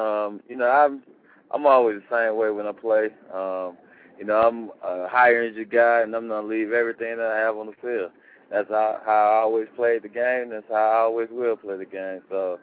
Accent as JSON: {"language": "English", "town": "Atlanta", "region": "Georgia", "country": "United States", "said": "I'm originally from Atlanta, and to be playing Atlanta to go to the Super Bowl, I mean, that was really exciting for me"}